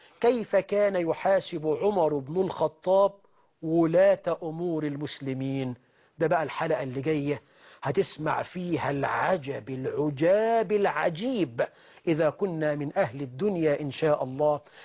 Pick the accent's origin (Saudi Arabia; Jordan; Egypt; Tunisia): Egypt